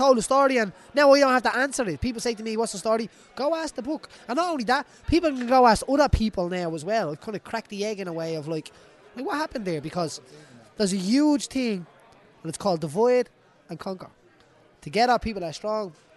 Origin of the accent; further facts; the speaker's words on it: Dublin, Leinster, Ireland; We're all from Dublin. We're not stupid.